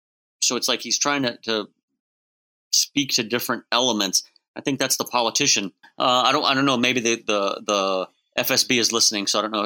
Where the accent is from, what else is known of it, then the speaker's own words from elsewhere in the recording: Texas, United States; I'm like, okay, but Texas is a really big state. Not everybody has the drawl. I'm from far west Texas.